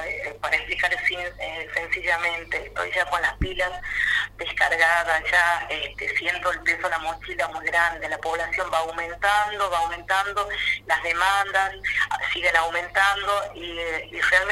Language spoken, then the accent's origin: Spanish; Molinos, Salta, Argentina; now in Aguaray, Argentina; yo no soy de acá, de Salta, y de los Valles de Calchaquí, de Molinos.